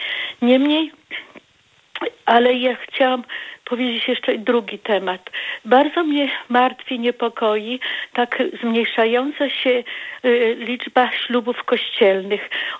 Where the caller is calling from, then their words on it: Warmian-Masurian Voivodeship, Poland; Tak. Jestem z Warmii.